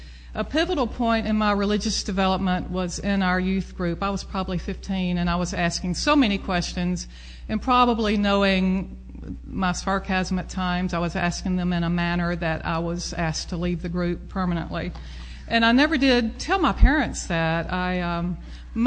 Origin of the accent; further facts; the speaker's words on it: Vicksburg, Mississippi, United States; in Vicksburg. My parents took us there every week.